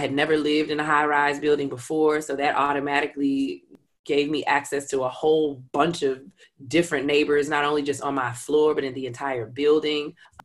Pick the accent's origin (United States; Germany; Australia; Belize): United States; Illinois; I was also going back almost every weekend to the block that I grew up on in Inglewood.